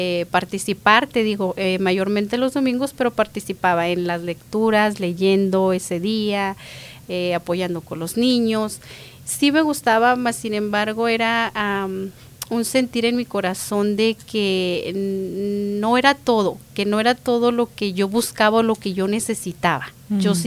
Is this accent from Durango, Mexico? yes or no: yes; Durango, Mexico; Yo nací en México, Lidia, para ser exacta, en un pueblito del estado de Durango. Ajá. Yo soy de Durango, la tierra de los alacranes, así se les conoce. Sí, un pueblo pequeñito, un ranchito, muy, muy pequeño.